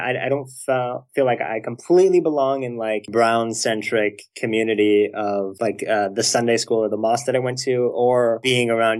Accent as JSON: {"language": "English", "town": "Bloomfield Hills", "region": "Michigan", "country": "United States", "said": "I was one of like a few, if not the only brown/Muslim kid growing up, you know? So I'm from Bloomfield Hills, Michigan. It's the suburbs outside of Detroit."}